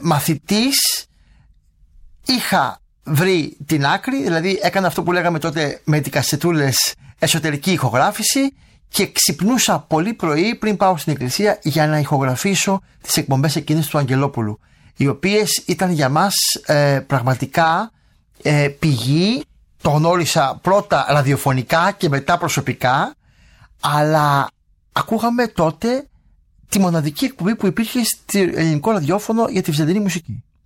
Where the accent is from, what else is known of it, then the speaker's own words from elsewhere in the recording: Patras, Western Greece, Greece; εγώ ως πατρινός οφείλω και την ηχογράφηση